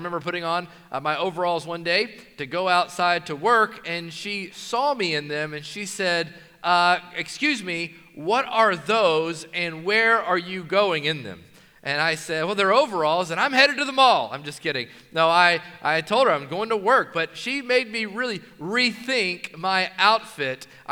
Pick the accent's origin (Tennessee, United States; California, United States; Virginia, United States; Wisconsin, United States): Tennessee, United States; Knoxville; But I grew up in Knoxville, Tennessee. In a very rural part of Knoxville, I grew up pretty southern, you might say.